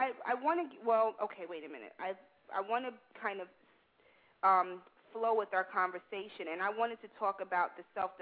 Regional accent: New York City, New York, United States; I grew up in New York City in the village

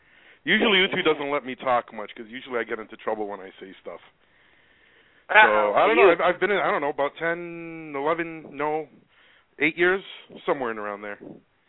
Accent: Sicily, Italy; Where am I from? I'm originally from Sicily.

